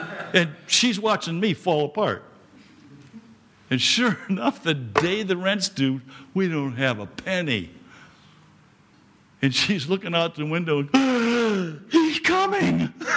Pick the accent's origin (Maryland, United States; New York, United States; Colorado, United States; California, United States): California, United States; Newport Beach; I'll never forget, we were living in Newport. I'm from Newport Beach, California.